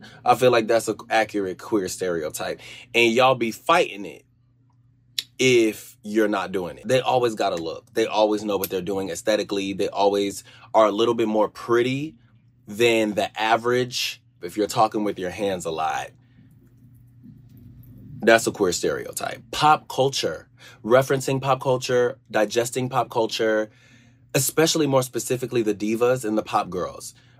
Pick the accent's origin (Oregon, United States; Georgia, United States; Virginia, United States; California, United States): Georgia, United States; Listen, I grew up in Georgia. I grew up in a really conservative space.